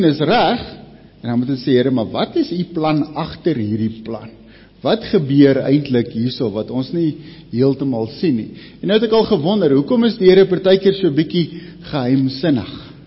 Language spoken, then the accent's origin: Afrikaans; Polokwane, Limpopo, South Africa; born there; Ek is gebore hierso in Pietersburg of Polokwane nog by die ou hospitaal.